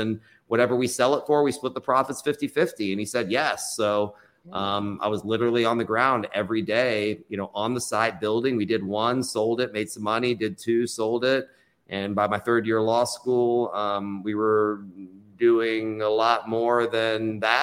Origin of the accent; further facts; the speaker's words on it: Austin, Texas, United States; I was born and raised in Austin. It's my hometown.